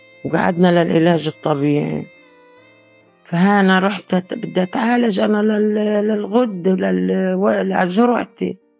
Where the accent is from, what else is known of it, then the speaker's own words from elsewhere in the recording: Gaza, Gaza Strip, Palestine; أنا مريضة من غزة،